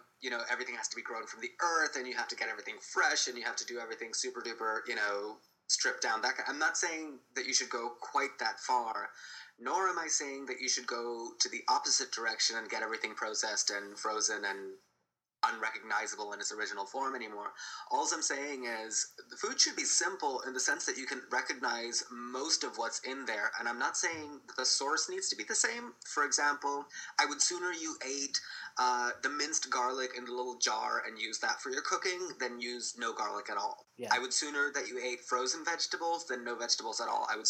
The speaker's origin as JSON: {"language": "English", "region": "South India", "country": "India", "tie": "born or raised there", "said": "And I was raised in South India where rice is the center of your meal"}